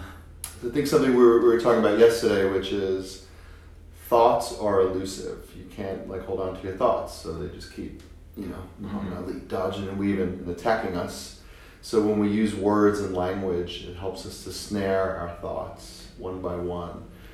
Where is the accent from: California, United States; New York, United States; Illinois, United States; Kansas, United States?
New York, United States; I'm from New York, so I wasn't into this woo-foo journaling spirituality stuff